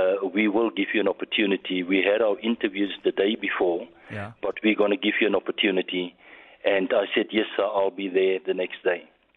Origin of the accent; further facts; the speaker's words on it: Genadendal, Western Cape, South Africa; born there; the town where I was born in Genadendal. It's a little Moravian mission station in the Overberg, about 3 kilometers from Greaten. That's where I was born.